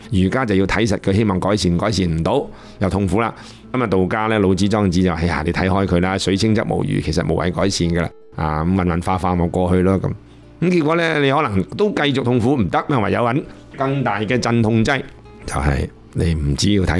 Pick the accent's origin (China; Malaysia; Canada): China; 无论站在个人，站在咧作为一个中国人咧，回醒起自己嘅国家民族